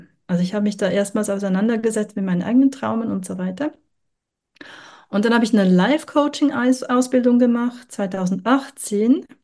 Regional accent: Zurich, Switzerland; ich bin geboren und aufgewachsen in Zürich und da war ich mal eine Weile unterwegs im Ausland. Jetzt bin ich wieder

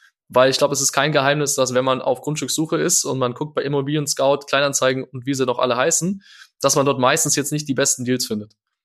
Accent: Frankfurt, Hesse, Germany; ich komme aus Frankfurt

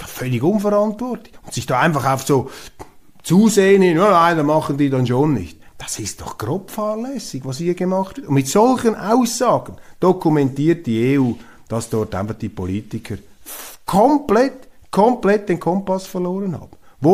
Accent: Switzerland; Wissen Sie, als Schweizer hat man ein bisschen Probleme

